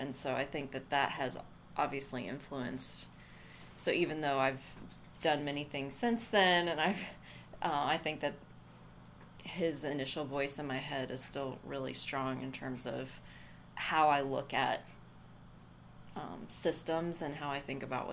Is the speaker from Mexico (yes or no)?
yes; Mexico; So my parents were missionaries, and I was raised early on in Mexico where they were doing Bible translation.